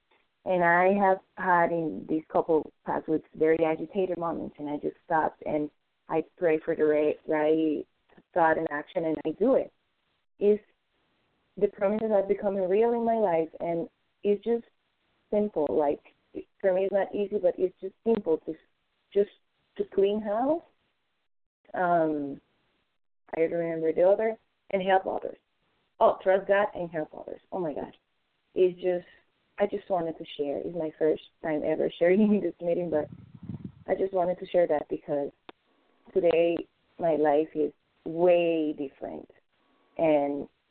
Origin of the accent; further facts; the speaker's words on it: Florida, United States; from Florida, recovering compulsive overeating for today.